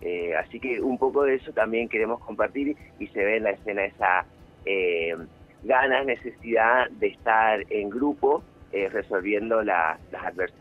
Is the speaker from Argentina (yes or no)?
yes; Misiones, Argentina; Así es, venimos de Misiones con una obra de circo orgánico